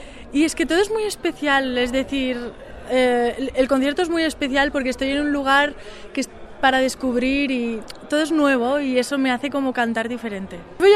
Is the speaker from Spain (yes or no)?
yes; Balearic Islands, Spain; canciones de Mallorca, de la isla de donde soy.